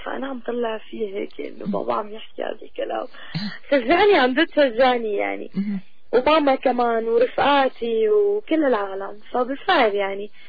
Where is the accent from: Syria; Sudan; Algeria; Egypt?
Syria; بلادي سوريا